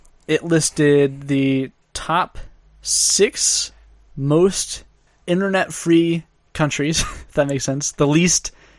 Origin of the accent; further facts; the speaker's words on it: United States; But as an American, I would say be pretty afraid of the censorship.